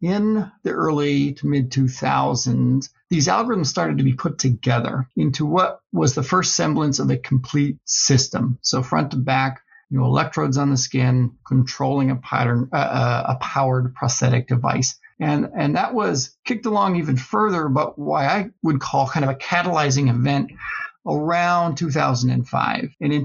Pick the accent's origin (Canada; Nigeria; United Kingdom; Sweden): Canada; East Coast; now in United States; I'm actually Canadian, so that's exciting for me to be on the podcast. Yeah. Born and raised in the East Coast, so I've been here in the U.S. for the last 15 or 16 years or so.